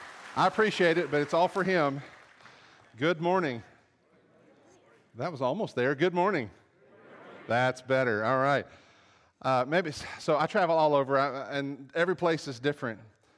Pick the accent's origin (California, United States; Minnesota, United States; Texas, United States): Texas, United States; Dallas; growing up in Dallas … jokes every day, you know how it goes.